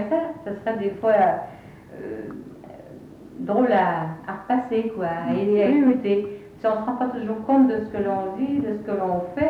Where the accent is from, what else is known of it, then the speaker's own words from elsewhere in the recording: Grand Est, France; ou ça se passe un petit peu comme ça chez nous en Lorraine. Vous voyez, on est plus familier.